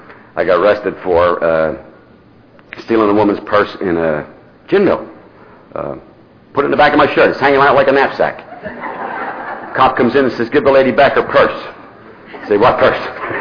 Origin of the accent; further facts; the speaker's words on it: Pennsylvania, United States; I got out of that Navy after 4 years. I went back to my hometown in Pennsylvania.